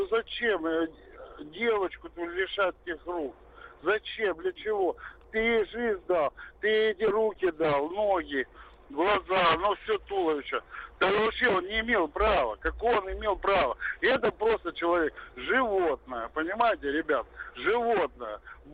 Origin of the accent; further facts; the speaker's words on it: Crimea, Ukraine; Я сам дальнобойщик, но родом я из Крыма.